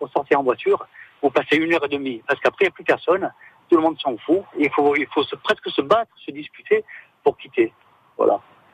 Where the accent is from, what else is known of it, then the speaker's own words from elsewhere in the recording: Corsica, France; pour savoir qu'on est corse, pour avoir des prix raisonnables.